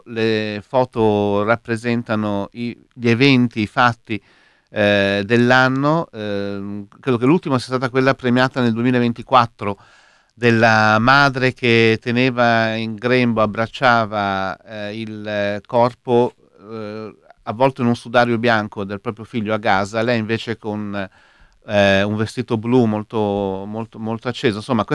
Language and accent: Italian; Genoa, Liguria, Italy; poi io sono genovese